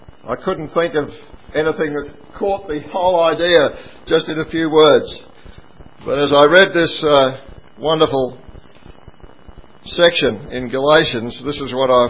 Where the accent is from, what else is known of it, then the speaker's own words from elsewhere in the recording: Kerang, Victoria, Australia; I was brought up in Kerrang, northern Victoria. White picket fence.